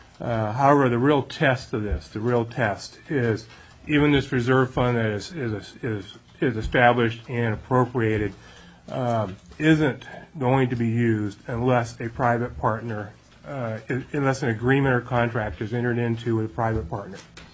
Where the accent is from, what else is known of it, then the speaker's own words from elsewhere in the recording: Glennallen, Alaska, United States; I grew up in Alaska. I've seen Anchorage grow from hardly anything. I grew up in Glen Allen.